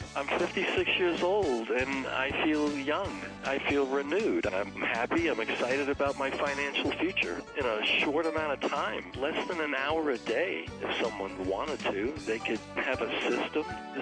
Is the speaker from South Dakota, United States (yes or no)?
no; Colorado, United States; I'm from Colorado, and I started using Andy Willoughby's three-step plan.